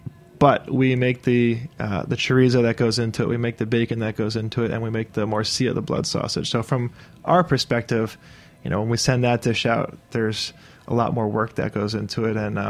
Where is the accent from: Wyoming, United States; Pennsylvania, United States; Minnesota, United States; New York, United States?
New York, United States; New York City; we grew up on the Upper West Side of New York, of Manhattan.